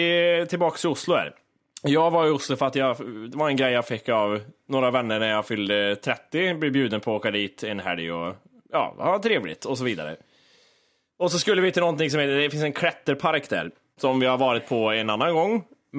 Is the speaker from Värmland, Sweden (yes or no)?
yes; Värmland, Sweden; accent: Värmland dialect; Så jag pratar värmländska.